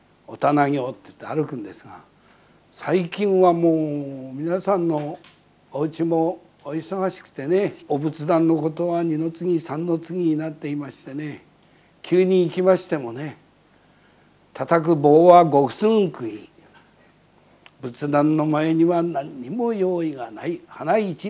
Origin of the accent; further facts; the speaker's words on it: Tokyo, Japan; そして私も江戸っ子ですから